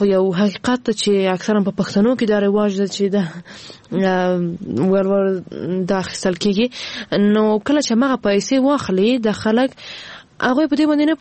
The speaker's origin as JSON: {"language": "Pashto", "country": "Afghanistan", "said": "ځکه زه هم د افغانستان یو وګړی یم"}